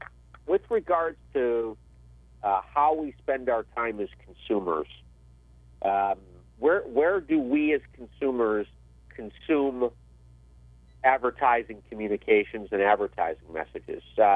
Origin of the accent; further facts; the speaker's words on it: Chicago, Illinois, United States; here in San Diego or my hometown, Chicago